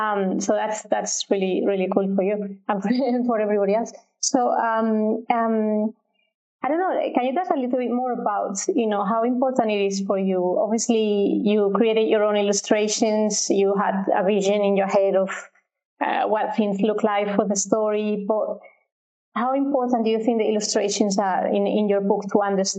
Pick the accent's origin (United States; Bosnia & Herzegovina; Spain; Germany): Spain; English is a second language; growing up in Spain